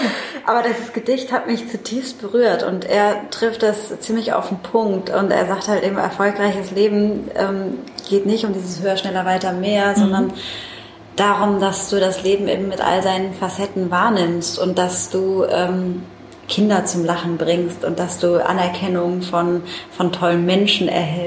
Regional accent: Mannheim, Baden-Württemberg, Germany; ich bin Mannheimerin, deswegen schön, dass du nach Mannheim gekommen bist

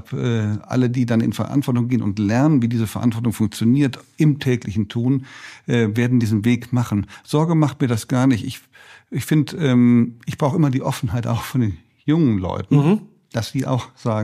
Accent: Bonn, North Rhine-Westphalia, Germany; meiner Heimatstadt Bonn

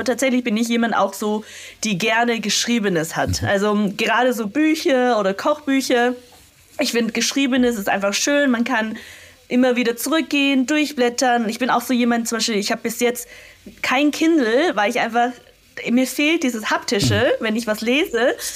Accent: China; born there; German is a second language; es ist nicht per se meine Muttersprache in dem Sinne, weil ich das nicht als erste Sprache gelernt habe und auch nicht in dem Land geboren bin. Also ich bin ja auch nicht in Österreich oder in einem deutschsprachigen Land geboren, ja, sondern in China.

